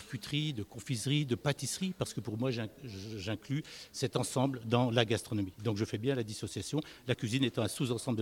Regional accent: Dijon, Bourgogne-Franche-Comté, France; moved away as an adult; now in Lyon, France; je suis à Bourguignon, je suis né en Bourgogne, à Dijon, où j'ai vécu 25 ans, mais je suis arrivé à Lyon pour faire mes études en 1980 et j'ai plus jamais quitté Lyon.

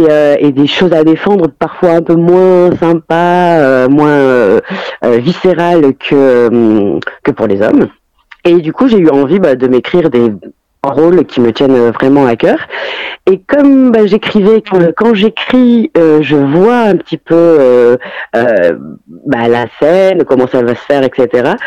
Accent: Alès, Occitanie, France; je suis un peu un couteau suisse, ou un couteau alésien, parce que je viens d'Alès.

